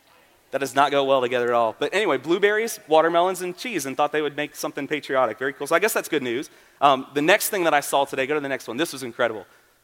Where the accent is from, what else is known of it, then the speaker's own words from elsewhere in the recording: Florida, United States; Yeah, I grew up in South Florida and just could never make the switch to the oh-so-disappointing UCF Knights football team.